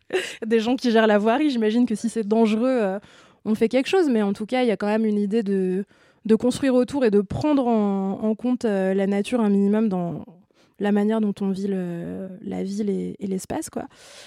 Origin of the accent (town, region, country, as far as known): France